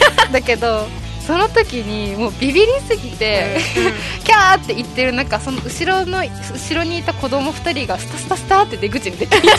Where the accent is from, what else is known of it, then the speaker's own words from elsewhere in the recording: Fukushima, Japan; born there; now in Okinawa, Japan; 私、まあ、最初の1回目の放送で福島生まれなんですっていう風に話したんだけど、うんうん、結構沖縄に引っ越してきて